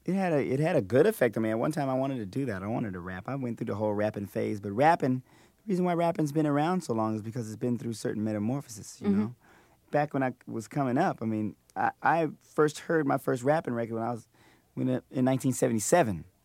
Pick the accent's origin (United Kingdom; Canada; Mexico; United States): United States; Washington, District of Columbia; I grew up in D.C., Washington, D.C.